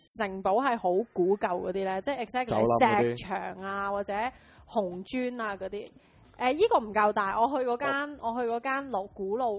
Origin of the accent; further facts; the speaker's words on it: China; 我系中国人。